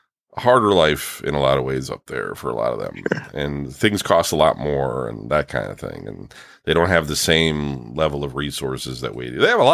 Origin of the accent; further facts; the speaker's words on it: Canada; Well, we might be, but we're Canadian for now.